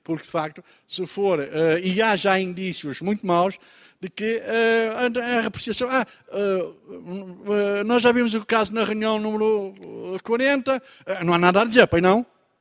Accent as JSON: {"language": "Portuguese", "region": "Centro", "country": "Portugal", "said": "eu que venho lá da Cova da Beira"}